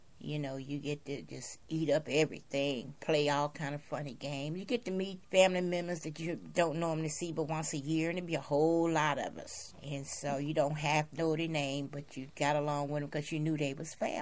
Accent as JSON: {"language": "English", "town": "Bessemer", "region": "Alabama", "country": "United States", "tie": "born there", "said": "I was born in Bessemer, Alabama, July 15, 1948."}